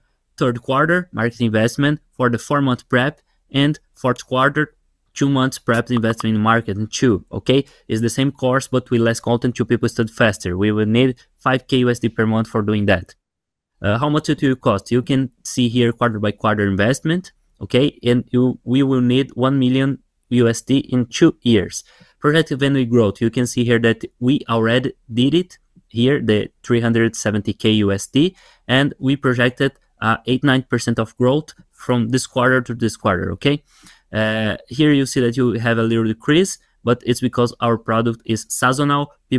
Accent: Florianópolis, Santa Catarina, Brazil; I am from Florianópolis, Brazil, one of the co-founders of MedSimple

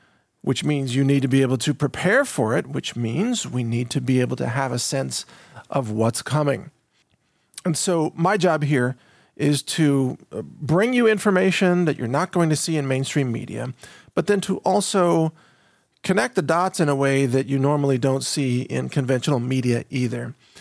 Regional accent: United States; I'm not Nigerian, and that's just not on my radar. I'm an American. I care about America.

